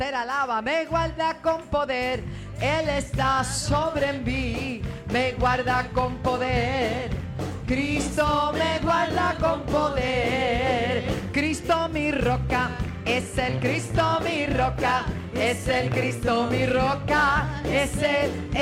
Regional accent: Puerto Rico; bendigo mi tierra, bendigo a Puerto Rico, bendigo este suelo

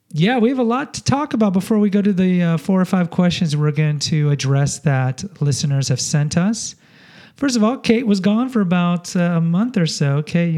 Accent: Houston, Texas, United States; now in San Antonio, United States; I grew up in Houston, as you guys know, and it is as humid as a jungle over there.

